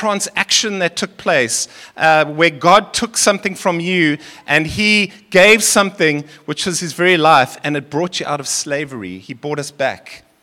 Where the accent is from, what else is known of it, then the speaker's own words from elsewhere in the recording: Seychelles; born there; I come from a French background, Seychelles. I was born in the Seychelles.